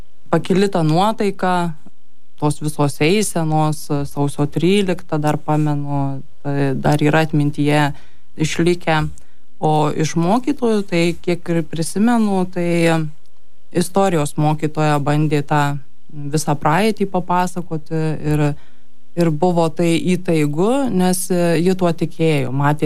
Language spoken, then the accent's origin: Lithuanian; Kybartai, Marijampolė County, Lithuania; Aš esu ne kaunietė, esu iš Kybartų. Ir tam mažo miestelį tas toksai perversmas arba nepriklausomybės atėjimas toks buvo įdomus